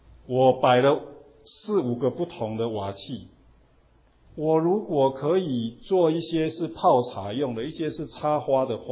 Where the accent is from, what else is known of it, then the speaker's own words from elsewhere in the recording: China; 我们中国人大概不会，对不对？